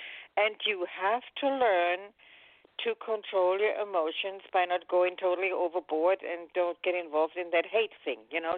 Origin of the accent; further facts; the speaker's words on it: Germany; growing up in Germany, it was like this. I was living with my parents, my grandparents.